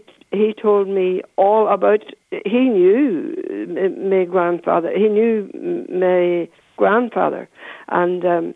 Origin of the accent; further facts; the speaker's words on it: Coleraine, Northern Ireland, United Kingdom; born there; I was born in hospital in Coleraine.